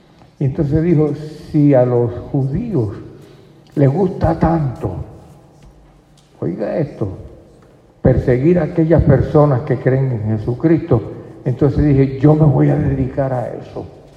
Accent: Puerto Rico; Nosotros, los que somos de Puerto Rico, tenemos también doble ciudadanía. Somos puertorriqueños y somos norteamericanos

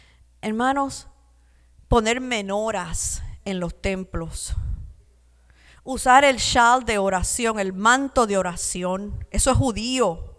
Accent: Puerto Rico; born there; Yo me acuerdo en Puerto Rico, mi país natal, yo veía muchas personas con tela de saco

